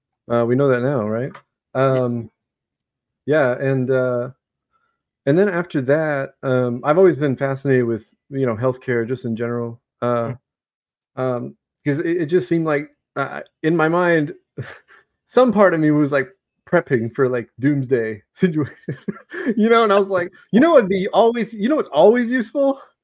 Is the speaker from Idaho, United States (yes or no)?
no; Texas, United States; I'm from South Texas. I couldn't handle it anymore.